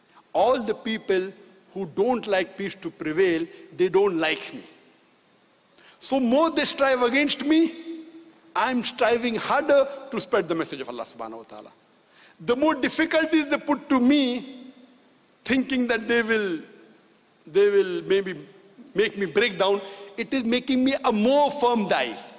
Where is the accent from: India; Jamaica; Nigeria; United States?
India; born there; whether it's a country where I was born in India.